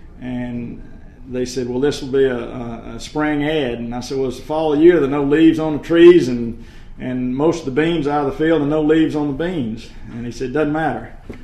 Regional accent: Arlington, Tennessee, United States; I am from Arlington, Tennessee, and my family has been in the farming business for 113 years.

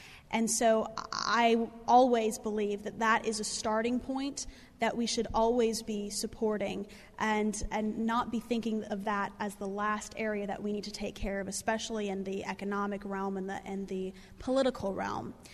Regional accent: Nebraska, United States; when I graduate law school, I plan on moving back to my hometown in Nebraska, because that's home for me.

